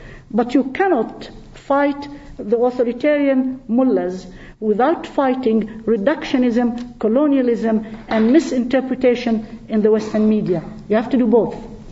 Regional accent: Jerusalem, Palestine; As I grew up in Jerusalem, I'm a Palestinian, and I get mad at what the Israelis are doing as a little girl

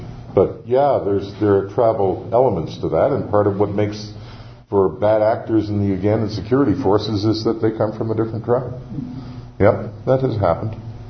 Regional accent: Canada; being Canadian means being committed to diversity, and that's why I'm so much happier than my American friends.

